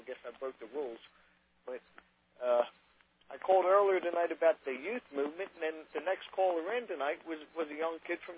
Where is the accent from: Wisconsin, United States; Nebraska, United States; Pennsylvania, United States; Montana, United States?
Pennsylvania, United States; Philadelphia; This God, excuse me, I'm down here from Philly.